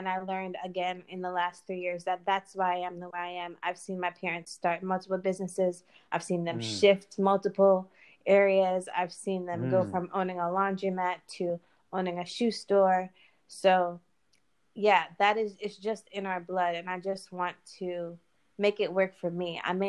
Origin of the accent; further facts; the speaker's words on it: St. Croix, U.S. Virgin Islands; St. Croix and growing up in the Caribbean has helped me.